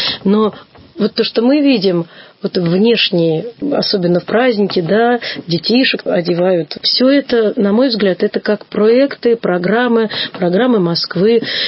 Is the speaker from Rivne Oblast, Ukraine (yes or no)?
yes; Orzhiv, Rivne Oblast, Ukraine; Я родилась в Оржеве, среднюю школу закончила.